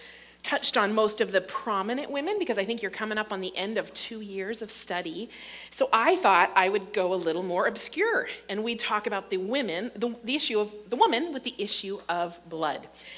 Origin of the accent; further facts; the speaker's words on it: Sault Ste. Marie, Ontario, Canada; also born or lived in Goulais River / Thessalon; I grew up in Northern Ontario, here in the Sioux, Gooley River, Thessalon, and then my last 2 years before I went off to college, I was here in the Sioux.